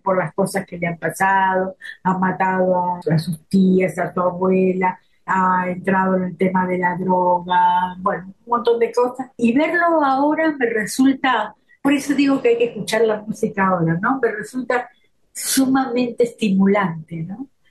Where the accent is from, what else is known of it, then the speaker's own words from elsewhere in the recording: Argentina; now in Mexico; pensando en mi país, digamos, mi país es un lugar, a veces me dicen, ¿por qué viniste a vivir a México? Porque vivir en Argentina es imposible.